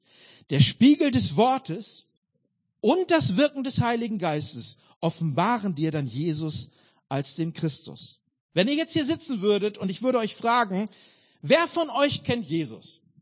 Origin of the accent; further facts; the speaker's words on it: North Rhine-Westphalia, Germany; es gab nur eine Gemeinde damals im Ruhrpott, wo ich groß geworden bin